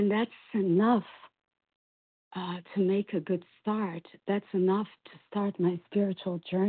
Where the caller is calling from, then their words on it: Brazil; I'm calling from Brazil.